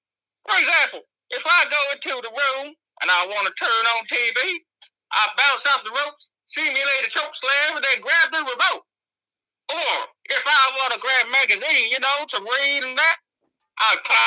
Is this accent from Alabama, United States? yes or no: yes; Greenville, Alabama, United States; I'm from Greenville, Alabama.